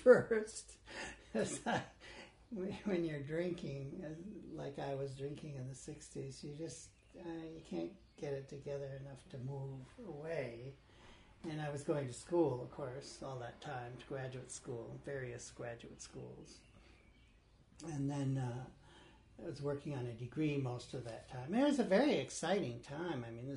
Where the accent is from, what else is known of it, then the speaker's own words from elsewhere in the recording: Peru; my mother's buried in Peru and I grew up in Peru.